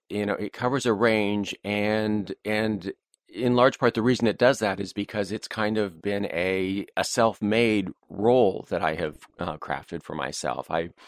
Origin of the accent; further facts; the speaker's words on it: Toronto, Ontario, Canada; I'm originally from the Toronto area in Canada.